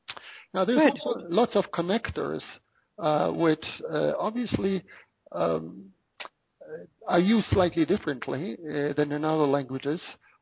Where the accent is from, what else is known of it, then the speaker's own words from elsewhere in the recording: Canada; And being a Canadian, obviously, I I have to be fluent in French or semi-fluent in French.